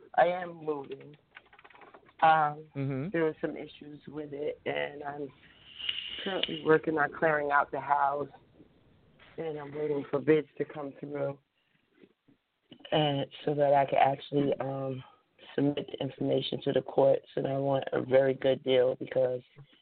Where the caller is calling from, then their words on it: New Jersey, United States; New Jersey.